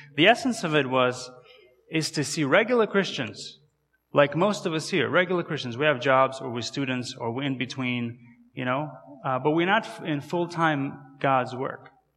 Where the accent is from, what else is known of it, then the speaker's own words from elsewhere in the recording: Kazakhstan; English is a second language; my name and my accent is not really from around here, right? So to tell you a little bit about myself, I was born and raised in Kazakhstan.